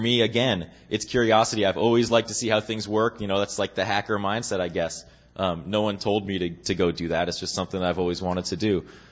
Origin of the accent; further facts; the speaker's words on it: Boston, Massachusetts, United States; now in San Diego, United States; I am originally from Boston